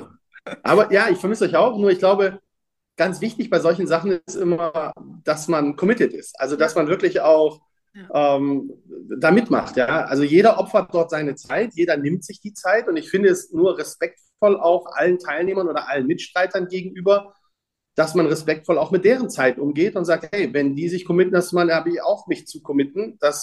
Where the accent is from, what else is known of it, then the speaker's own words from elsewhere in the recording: Bremen, Germany; ich bin aus Bremen